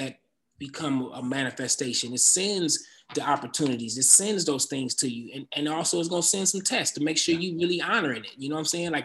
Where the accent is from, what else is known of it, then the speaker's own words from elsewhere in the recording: Detroit, Michigan, United States; So as I got older, you know, growing up in Detroit, it really wasn't an avenue for, you know, the arts like that, you know, coming up in that time.